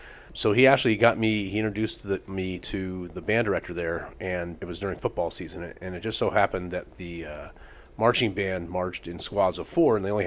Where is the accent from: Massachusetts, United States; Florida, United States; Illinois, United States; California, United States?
California, United States; Los Angeles; So I grew up on the west side of LA. I went to high school on the west side of LA, and there was a we moved here from Northern California.